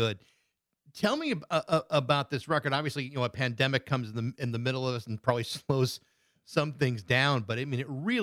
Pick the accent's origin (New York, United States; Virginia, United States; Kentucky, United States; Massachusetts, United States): Massachusetts, United States; Rehoboth; Well, I'm in the Springfield area, but I grew up South Shore in Rehoboth near like Taunton and Attleboro.